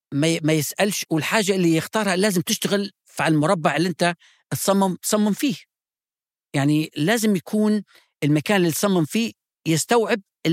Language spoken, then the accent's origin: Arabic; Libya; اللي أنا ملاحظة لحكوا على بلادنا ليبيا، ليبيا الحبيبة